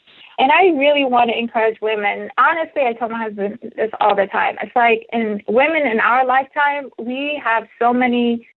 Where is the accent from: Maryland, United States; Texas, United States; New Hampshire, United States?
Maryland, United States; especially if you live in this, like in 4 type of season, where I'm from Maryland.